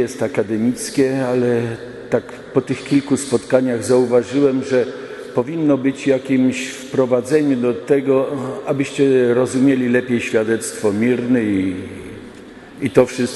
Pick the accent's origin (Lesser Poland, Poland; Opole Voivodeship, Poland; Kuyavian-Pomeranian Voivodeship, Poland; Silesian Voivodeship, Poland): Kuyavian-Pomeranian Voivodeship, Poland; Bydgoszcz; also born or lived in Lublin; Jestem, tak mogę powiedzieć, tak jak wy, Lubelakiem, chociaż nie wy wszyscy i ja też nie całkowicie, no bo wychowywałem się w Bydgoszczy.